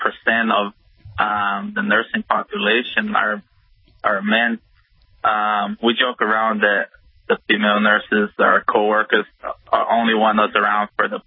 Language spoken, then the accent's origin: English; Florida, United States; accent: Portuguese; I'm a Brazilian background, born and raised in South Florida, though.